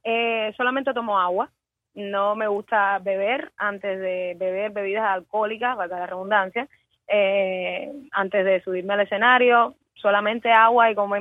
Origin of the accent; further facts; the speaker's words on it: Cuba; somos cubanos, Yemayá me acompañe